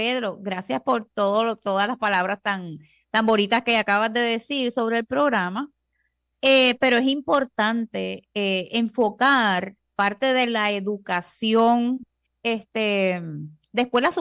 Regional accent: Río Piedras, Puerto Rico; Claro, claro, me crié en Río Piedras y trabajé muchos años en Río Piedras, así que le tengo un cariño muy especial ahí.

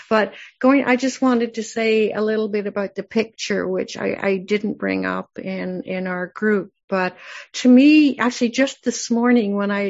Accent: Canada; And I'm sort of not a local, right? I'm from Canada and pretty far away.

